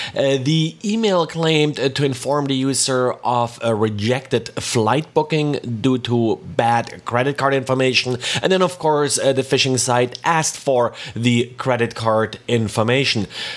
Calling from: Jacksonville, Florida, United States; I am recording today from Jacksonville, Florida.

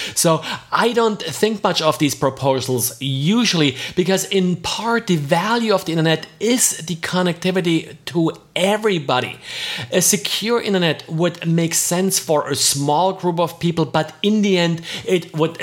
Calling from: Jacksonville, Florida, United States; I'm today recording from Jacksonville, Florida.

